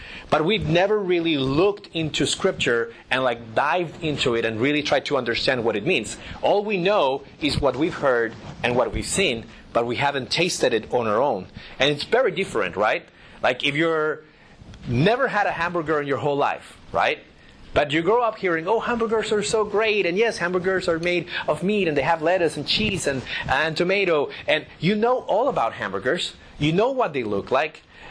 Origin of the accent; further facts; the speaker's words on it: Bogota, Bogotá, Colombia; English is a second language; moved away as an adult; also born or lived in United States; I am originally from Bogota, Colombia, South America. And I lived in the States for a while, did my master's in theology in Dallas.